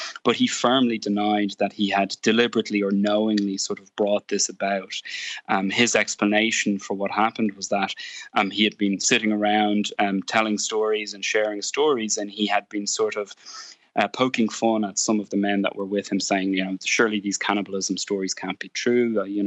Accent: Ireland; I'm an Irishman, so I'm not an expert on this particular subject.

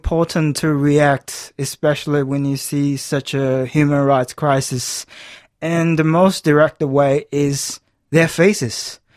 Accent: China; English is a second language; now in Australia; Yes, of course. I miss my hometown. But as long as I don't have the freedom to express myself, as long as I still don't have the space to do my art, I would choose to stay in Australia

